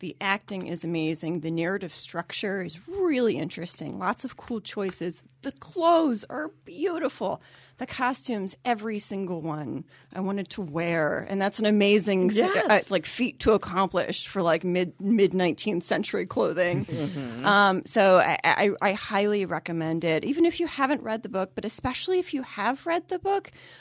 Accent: Virginia, United States; I'm from Southern Virginia. So it has taken me a long time to really get used to winter in the Midwest.

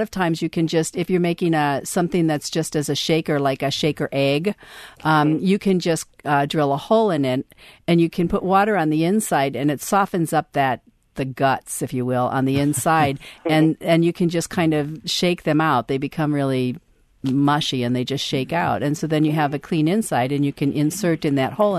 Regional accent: McHenry, Illinois, United States; I'm from McHenry originally.

